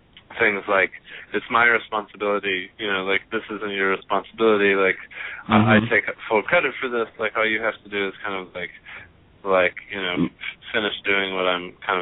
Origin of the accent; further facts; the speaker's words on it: Atlanta, Georgia, United States; there was one in Georgia that I'm from Atlanta, Georgia